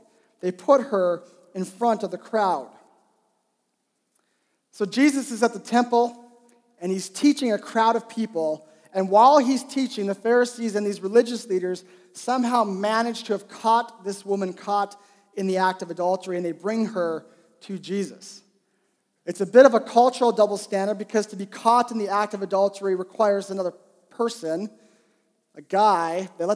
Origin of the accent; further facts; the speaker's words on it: North Dakota, United States; Now, where I'm from, I grew up in North Dakota. Where I'm from, that's a hockey rink, okay? We flood our backyards and put, you know, hockey rinks there.